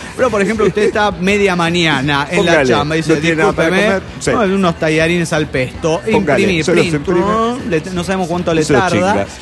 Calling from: Guadalajara, Jalisco, Mexico; de Guadalajara, Jalisco, México.

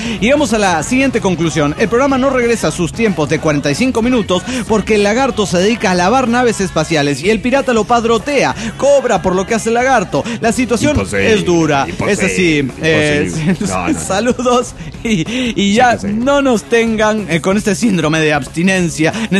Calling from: La Paz, Bolivia; de La Paz, Bolivia.

